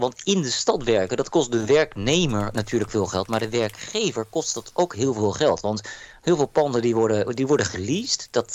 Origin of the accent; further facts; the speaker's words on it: Netherlands; ik ben een Nederlander